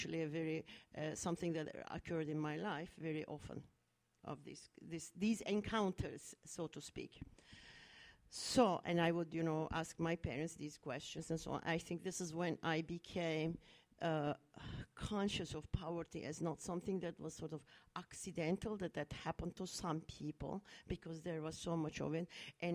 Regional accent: Turkey; I'm from Turkey, I grew up in Turkey, and I still live in Turkey, of course, part of the time.

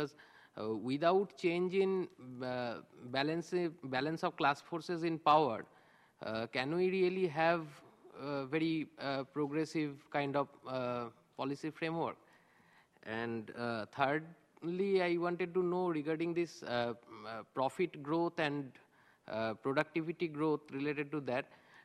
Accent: India; from India.

